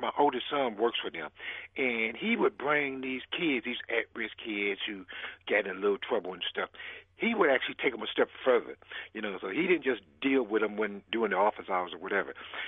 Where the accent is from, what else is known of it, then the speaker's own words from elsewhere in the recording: Milwaukee, Wisconsin, United States; When I was growing up in Milwaukee, we left the door open.